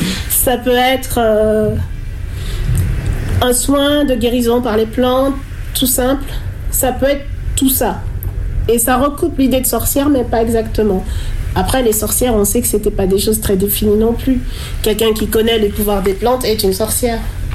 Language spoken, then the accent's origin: French; Antilles, France; les souvenirs que j'avais des contes et légendes que j'entendais quand j'étais petite aux Antilles